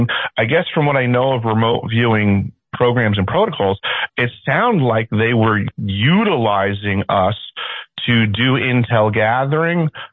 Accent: New York, United States; I grew up on Long Island

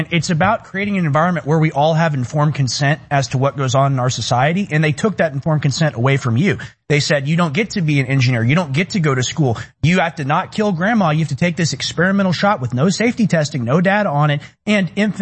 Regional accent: Texas, United States; I come from Texas, he comes from New York.

